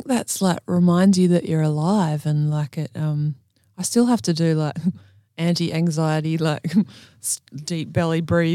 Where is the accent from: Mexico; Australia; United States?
Australia; Cunderdon; I grew up in Cunderdon and there's no whopper in Cunderdon. And then when you like leave Cunderdon to go to high school